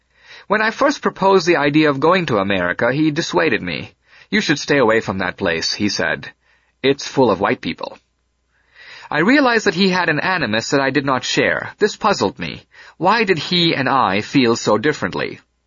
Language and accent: English; India; While I was a young boy growing up in India